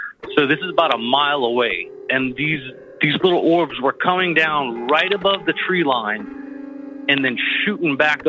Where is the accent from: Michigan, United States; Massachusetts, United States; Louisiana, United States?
Louisiana, United States; from Louisiana.